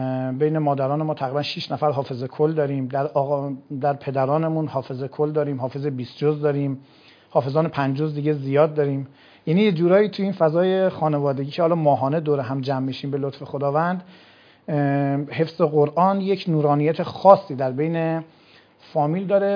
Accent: Kashan, Isfahan, Iran; از کاشان، چون اصالتا کاشانی هستیم

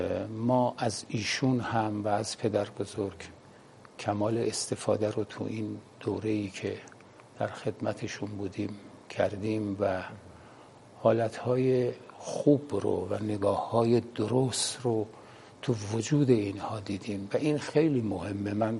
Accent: Qom, Iran; بله، ما در قم متولد شدیم. مدرسه امیر کبیر در خیابون باجک، اونجا درسامونو خوندیم.

